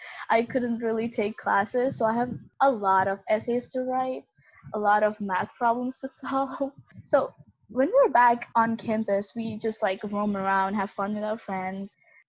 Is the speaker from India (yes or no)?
yes; India; And I am from India, so that would mean I'll be taking classes like at 3 a.m.